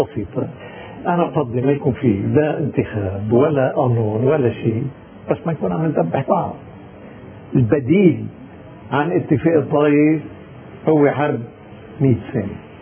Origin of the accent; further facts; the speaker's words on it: Lebanon; انا عندي اعتراض اضافي انا ضد فيما يتعلق فينا كلبنانيين كمسيحيين لبنانيين هاي منطقة الحميات انا بعتبره مهم.